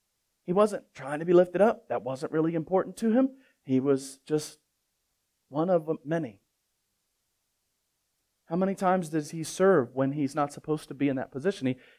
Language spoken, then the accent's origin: English; Baltimore, Maryland, United States; But I'm from Baltimore and in the inner city, like hood inner city.